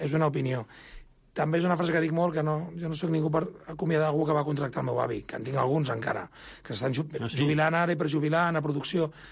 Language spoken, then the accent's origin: Catalan; Catalonia, Spain; Jo soc català